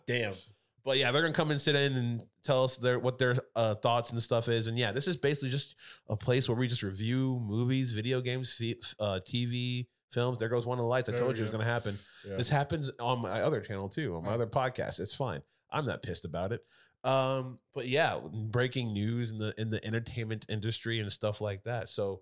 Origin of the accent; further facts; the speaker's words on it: United States; And I am not Ethiopian. I am straight American.